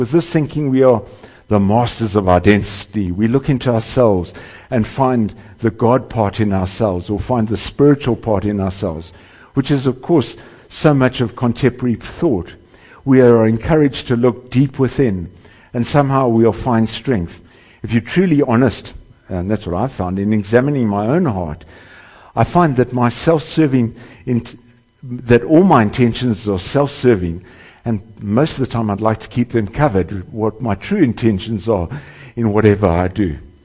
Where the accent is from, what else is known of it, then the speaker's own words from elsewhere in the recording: South Africa; That's how we felt when we rejoiced as a South African in our transition from apartheid to democracy in 1994.